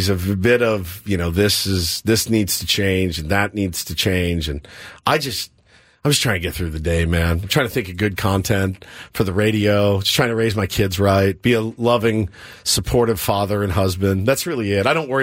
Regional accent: Texas, United States; Yeah, I would. I'm from Texas.

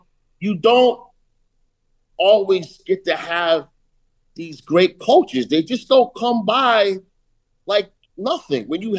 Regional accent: Connecticut, United States; You know, I'm from, you know, the tri-state area. I went to school in Pauling, New York. I'm from Connecticut. I went to school, college in Jersey.

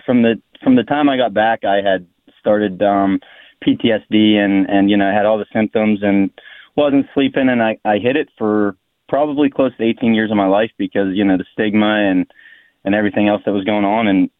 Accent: Worthington, Pennsylvania, United States; I grew up in Worthington, PA, which is, I went to Katanning High School. It's about an hour from Pittsburgh.

